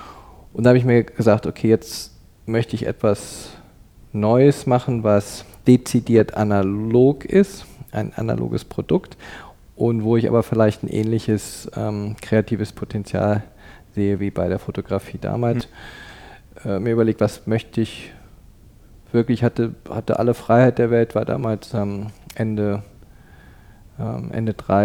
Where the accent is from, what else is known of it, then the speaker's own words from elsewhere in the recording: Canada; moved away as an adult; also born or lived in Cologne, Germany; Ja, also ich bin 50 Jahre alt, bin in Deutschland, in Köln geboren und in Kanada aufgewachsen, ab dem Alter von 9 Jahren. Habe also meine formativen Jahre in Kanada verbracht. Bin mit Mitte 20 wieder zurück nach Europa gekommen, damals auch im Rheinländischen angefangen